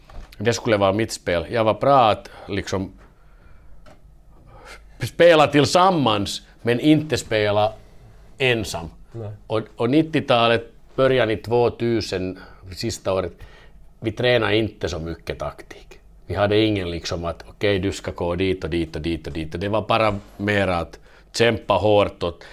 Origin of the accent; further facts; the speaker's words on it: Vaasa, Ostrobothnia, Finland; moved away; Så när jag var ung i Vasa, vi hade bra kultur, bollsportkultur.